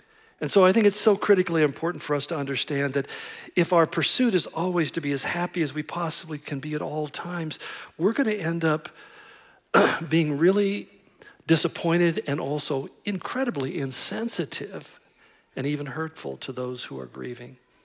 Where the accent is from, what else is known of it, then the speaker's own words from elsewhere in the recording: United States; I'm an American. They can't do this to me.